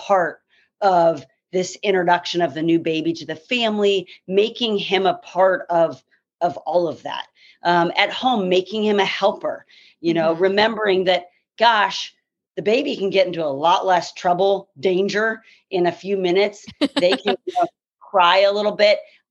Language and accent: English; Kansas City, United States; I am from Kansas City and really never thought I'd be back here, but am loving having a private practice where I grew up.